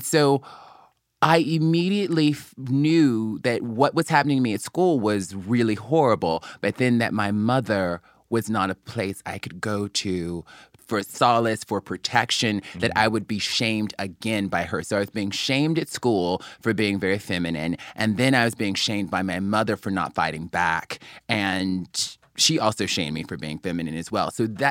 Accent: Mobile, Alabama, United States; I grew up in Mobile, Alabama. I was very feminine growing up.

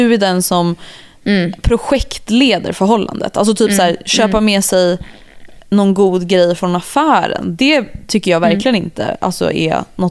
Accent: Gothenburg, Västra Götaland County, Sweden; vill då gärna flytta hem till Göteborg där jag är ifrån

